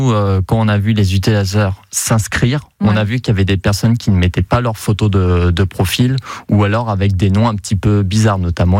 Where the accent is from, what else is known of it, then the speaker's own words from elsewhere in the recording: Normandy, France; je suis originaire de Normandie